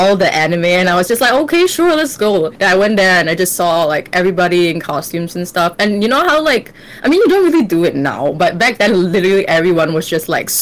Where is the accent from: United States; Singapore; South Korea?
Singapore; I am a cosplayer from Singapore.